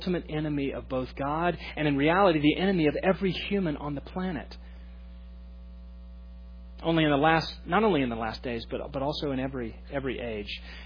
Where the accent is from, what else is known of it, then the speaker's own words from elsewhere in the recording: Texas, United States; I mean, I'm from Texas.